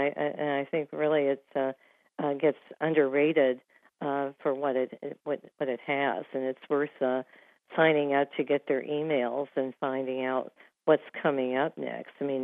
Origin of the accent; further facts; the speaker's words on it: Decatur, Illinois, United States; even growing up in Decatur, we wanted to get to Chicago or St. Louis to see art museums